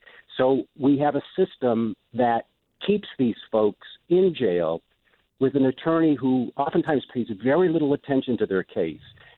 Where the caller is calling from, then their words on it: Bangor, Maine, United States; I'm calling from Bangor.